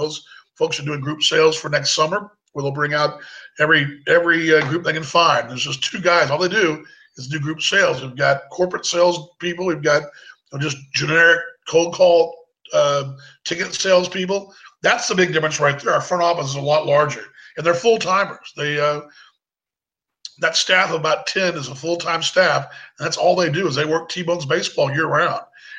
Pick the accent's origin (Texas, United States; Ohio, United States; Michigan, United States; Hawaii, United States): Texas, United States; Dallas; when I grew up in Dallas, the closest minor league baseball team to Dallas would have been like in Midland, Texas, 5 hours west of us, or Oklahoma City, 3 hours north of us.